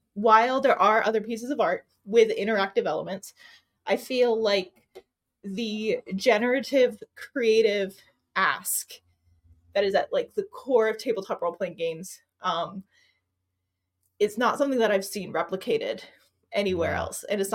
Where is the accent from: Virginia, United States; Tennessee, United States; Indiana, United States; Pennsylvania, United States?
Virginia, United States; I grew up Southern in Virginia